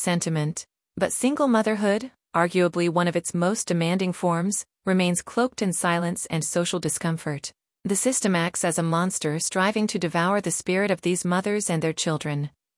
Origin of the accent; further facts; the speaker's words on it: Lahore, Punjab, Pakistan; I grew up in Lahore, in an educated household.